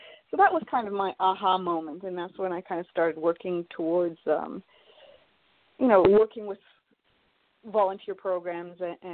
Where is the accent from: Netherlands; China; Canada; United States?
Canada; Toronto, Ontario; also born or lived in Ottawa; growing up in Toronto and Ottawa.